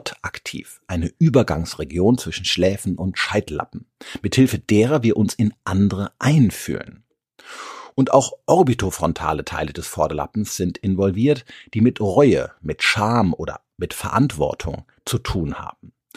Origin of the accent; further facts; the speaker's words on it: Rhineland, Germany; Oder wie man bei uns im Rheinland sagen würde, Pommes Schranke.